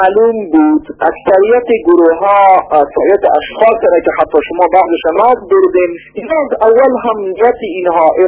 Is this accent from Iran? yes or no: no; Afghanistan; ما افغان هستیم